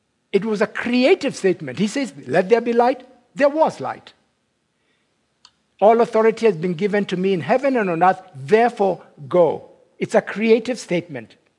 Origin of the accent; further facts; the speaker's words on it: Kenya; As I said, I come from Kenya, and we were colonized by the British.